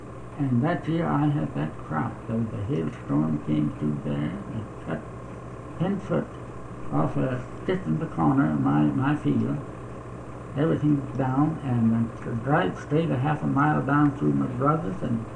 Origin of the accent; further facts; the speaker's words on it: Cameron, United States; moved away as an adult; now in Canada; No. See, where I was raised in Cameron. And then I farmed at Cameron for 3 years. Then we went to Canada, my brother, August, and myself.